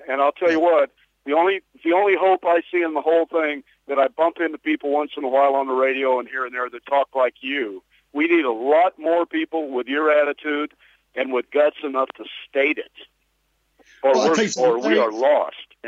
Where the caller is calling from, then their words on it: Kansas, United States; Well, I'm calling in from Kansas, right in the center of the country.